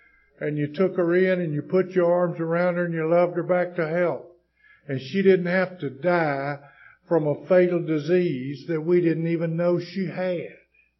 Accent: West Blockton, Alabama, United States; Good morning.

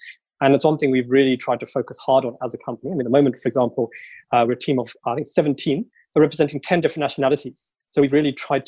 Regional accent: United Kingdom; now in South Africa; I'm originally British, but I would say I'm married to South Africa, been here for coming up to 17 years now.

